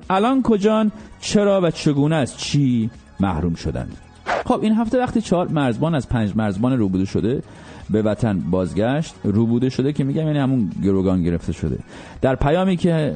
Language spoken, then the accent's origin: Persian; Iran; تا اونجا که من خودم یه ایرانی هستم و کلی ایرانی میشناسم